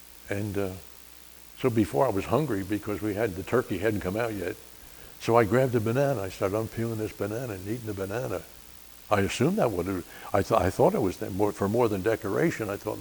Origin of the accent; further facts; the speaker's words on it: New Jersey, United States; I'm from New Jersey. Not really, I'm from New Jersey. We get a bad rap sometimes